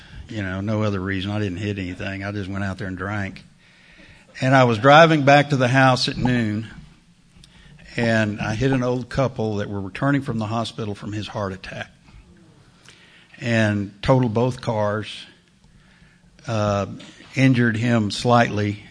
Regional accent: Austin, Texas, United States; There aren't many of us that are natives. I grew up in South Austin, went to Travis High School.

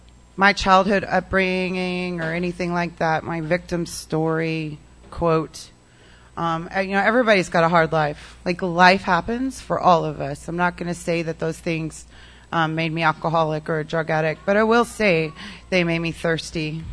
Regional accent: California, United States; born there; So I was born in California

